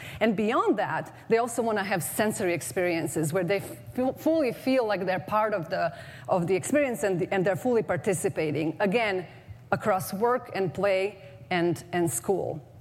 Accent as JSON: {"language": "English", "country": "Croatia", "said": "my niece, Anya, back in my home country of Croatia."}